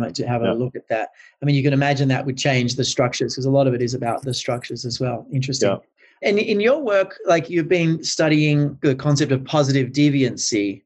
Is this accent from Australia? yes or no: yes; Australia; I'm Australian originally. We have sort of two parties.